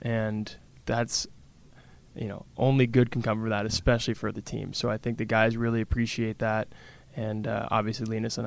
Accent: Alaska, United States; know, Alaskans, we really love that, you know, chip on our shoulder to just show the world that even we're from Alaska, we're proud to be here

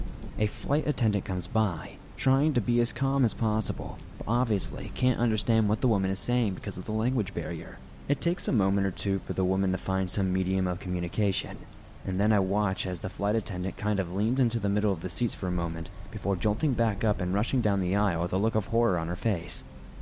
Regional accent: Newark, New Jersey, United States; That's going from Southern California to my hometown of Newark.

